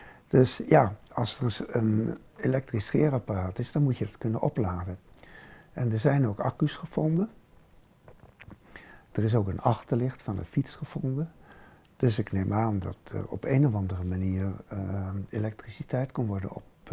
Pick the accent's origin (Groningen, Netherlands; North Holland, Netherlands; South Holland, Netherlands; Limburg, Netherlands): North Holland, Netherlands; Amsterdam; ben geboren 9 november 1938 in Amsterdam. En daar ben ik de eerste 3 jaar opgegroeid en daarna ben ik ondergedoken.